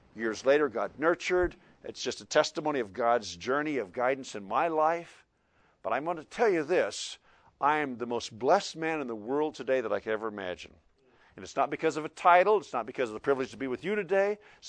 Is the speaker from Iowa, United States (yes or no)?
yes; Iowa, United States; She came from Indiana. I came from Iowa. We met in West Virginia.